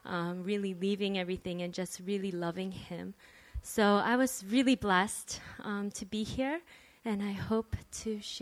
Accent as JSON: {"language": "English", "town": "Ann Arbor", "region": "Michigan", "country": "United States", "said": "I'm from Ann Arbor. I am a mother of three kids, 5, 4, and 1."}